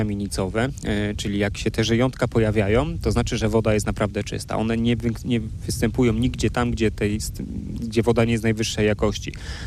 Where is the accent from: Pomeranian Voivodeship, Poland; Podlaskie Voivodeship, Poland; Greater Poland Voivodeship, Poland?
Greater Poland Voivodeship, Poland; Budzisław Kościelny; Sam wychowałem się w Budzisławie Kościelnym, miejscowości oddalonej o niespełna 3 kilometry, więc moje dzieciństwo to właśnie Tręby Stare, to właśnie ta plaża, to ten ośrodek